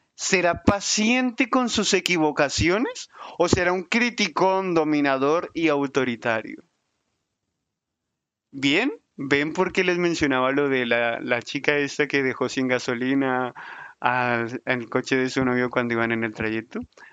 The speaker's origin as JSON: {"language": "Spanish", "country": "Colombia", "said": "Yo soy colombiano, por cierto"}